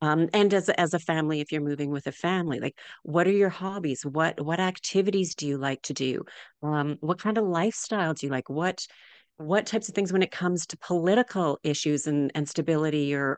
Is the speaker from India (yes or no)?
no; Canada; moved away; I've lived now in 5 different countries, including my home country of Canada.